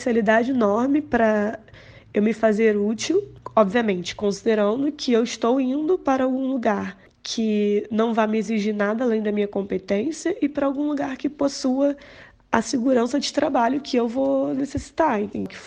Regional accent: Minas Gerais, Brazil; moved away as an adult; now in Rio de Janeiro, Brazil; quando eu saí de Minas e vim para o Rio de Janeiro para cursar medicina

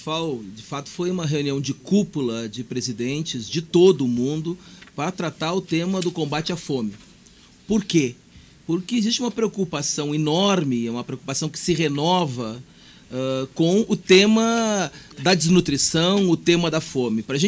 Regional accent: Brazil; como brasileiro, nos ajuda muito

